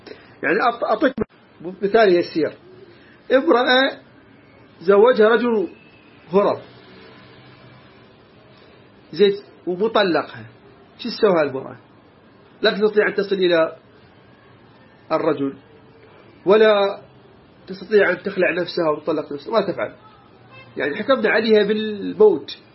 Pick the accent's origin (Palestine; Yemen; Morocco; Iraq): Iraq; كما عندنا في العراق